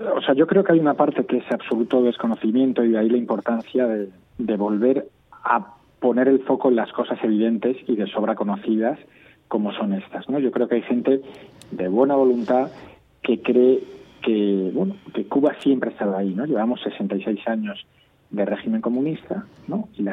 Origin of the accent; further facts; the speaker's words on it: Spain; como contribuyentes españoles, como amigos del pueblo cubano